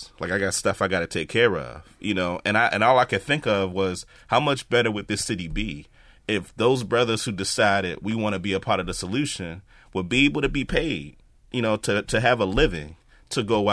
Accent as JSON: {"language": "English", "region": "Maryland", "country": "United States", "tie": "born or raised there", "said": "I grew up in Howard Park, and the neighborhood I grew up in, adjacent to the Forest Park golf course and just all this beautiful stuff around it."}